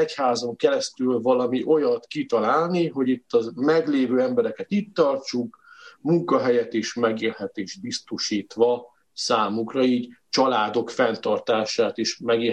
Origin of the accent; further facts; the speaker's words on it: Szabolcs-Szatmár-Bereg, Hungary; én Szabolcsból származom